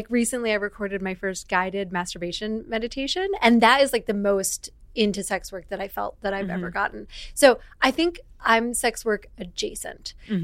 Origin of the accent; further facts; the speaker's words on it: Midwest, United States; but I grew up in the Midwest.